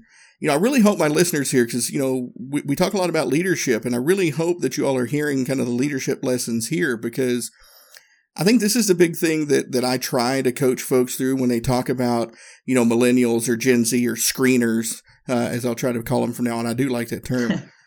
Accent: Tennessee, United States; But I remember growing up in Northeast Tennessee, taking German in school 30 years ago.

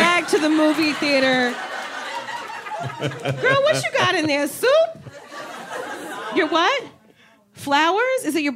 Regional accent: New Jersey, United States; I'm from Jersey. These words are big.

